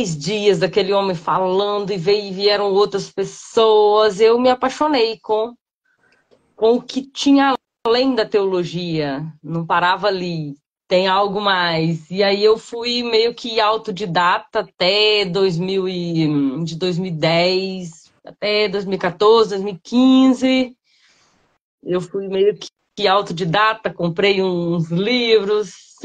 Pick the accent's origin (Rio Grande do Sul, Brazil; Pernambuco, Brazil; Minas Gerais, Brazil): Minas Gerais, Brazil; now in United States; eu sou mineira e em 2004 eu me mudei para os Estados Unidos